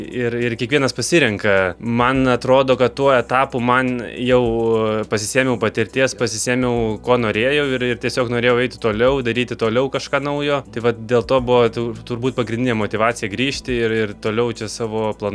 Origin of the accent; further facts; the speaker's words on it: Alytus, Alytus County, Lithuania; Na, pirmiausia, gimiau Alytuje ir čia baigiau mokyklą